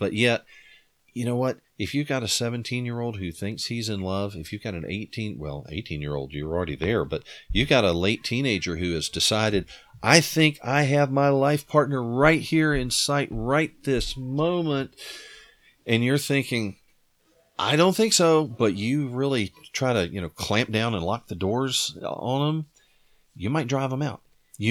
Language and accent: English; United States; my experience as an American growing up in the late 20th century